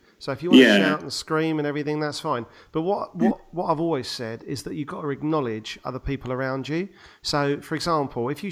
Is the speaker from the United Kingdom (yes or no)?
yes; Leigh-on-Sea, East of England, United Kingdom; from Leon C in Essex